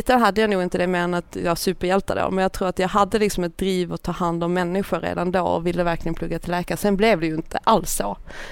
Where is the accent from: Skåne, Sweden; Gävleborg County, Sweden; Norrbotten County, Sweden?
Skåne, Sweden; jag hade inte börjat cykla när jag bodde hemma på Österlen.